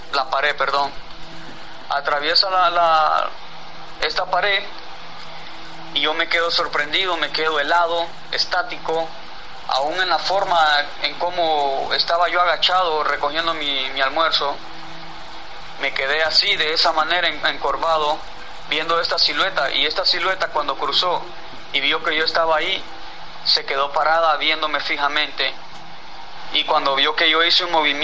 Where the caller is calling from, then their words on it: Honduras; moved away; Pero originalmente soy de Honduras.